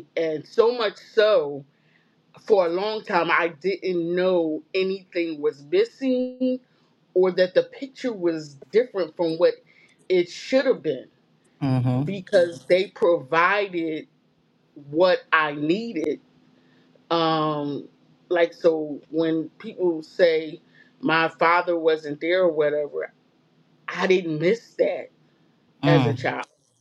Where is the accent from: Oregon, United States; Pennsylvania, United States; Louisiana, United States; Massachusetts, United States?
Pennsylvania, United States; Philadelphia; So I am from West Philadelphia. Philadelphia, born and raised.